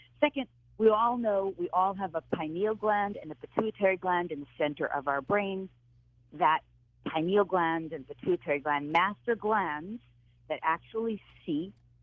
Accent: New York, United States; I'm a New Yorker. We were New Yorkers

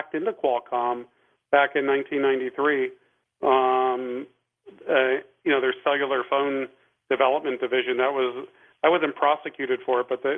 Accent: Los Angeles, California, United States; now in Las Vegas, United States; I'm like hardly here, and I grew up in Los Angeles, and I have some family here in Vegas, so that's why I'm in town.

